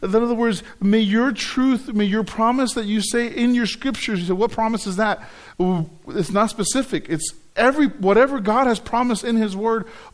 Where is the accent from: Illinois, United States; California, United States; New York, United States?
California, United States; I grew up in California.